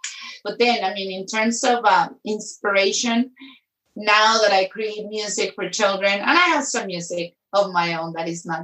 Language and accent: English; Venezuela; Venezuela.